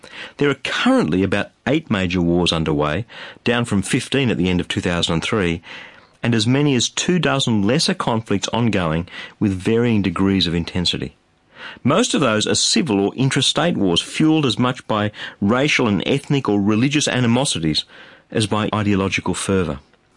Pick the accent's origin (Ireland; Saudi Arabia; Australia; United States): Australia; Well, even though I'm an Australian, yes, this program is heard across Australia and New Zealand